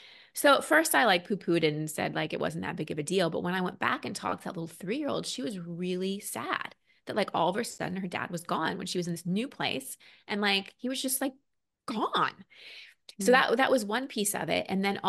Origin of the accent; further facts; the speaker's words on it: Dallas, Texas, United States; also born or lived in Wisconsin; Number one, when I was three, we moved to Dallas from Wisconsin.